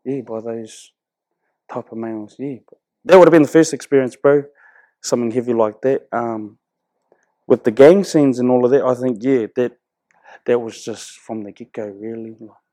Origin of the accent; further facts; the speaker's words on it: Hastings, Hawke's Bay, New Zealand; I'm from Hastings, Napier, Hawke's Bay, New Zealand. Been home for 8 years now. Living in Omahu in this marae.